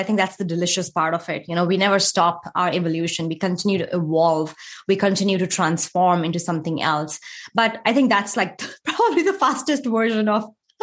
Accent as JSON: {"language": "English", "country": "India", "tie": "born or raised there", "moved": "as an adult", "lives_now": "United States", "said": "So I was born and brought up in India. I moved to the United States when I was 25 years old."}